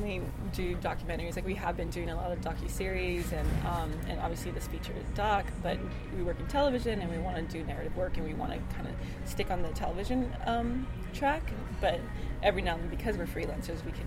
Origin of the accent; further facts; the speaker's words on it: Los Angeles, California, United States; So, I'm from East